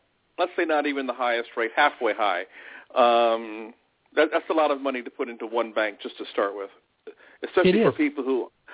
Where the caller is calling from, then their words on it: Atlanta, Georgia, United States; Hi, Dave. … in Atlanta.